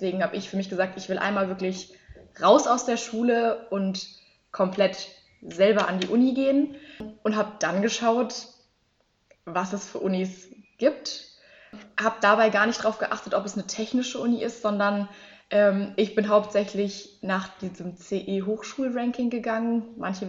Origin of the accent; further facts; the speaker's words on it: Würzburg, Bavaria, Germany; Ich komme aus Würzburg